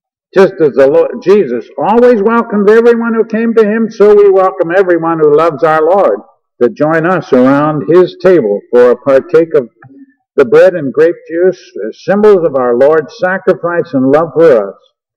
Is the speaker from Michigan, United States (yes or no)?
yes; Michigan, United States; I was raised in Michigan, and outside Albion, Michigan, there's a boys' ranch called the Star Commonwealth for Boys.